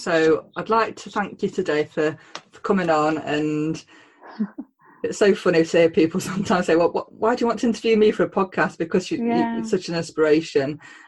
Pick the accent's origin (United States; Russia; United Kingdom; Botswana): United Kingdom; Mansfield, East Midlands; accent: Mansfield; I'm not quite sure what they'll think to my Mansfield accent, but there we go.